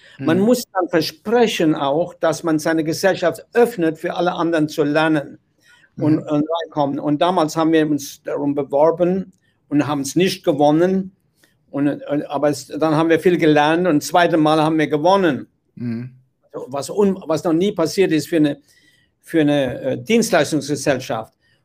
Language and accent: German; Winningen, Rhineland-Palatinate, Germany; moved away; Ich bin damals aus meinem Heimatdorf Winningen in der Mosel weggegangen.